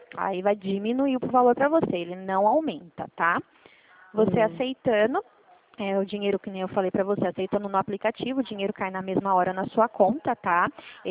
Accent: São Paulo, Brazil; born there; É que eu nasci mesmo em São Paulo, né? Minha família toda, ela é de São Paulo, capital mesmo, né?

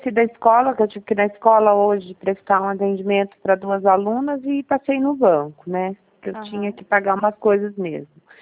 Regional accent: Cerqueira César, São Paulo, Brazil; Porque eu sou do interior de São Paulo. Eu sou Cerqueira César, cidade de Cerqueira César.

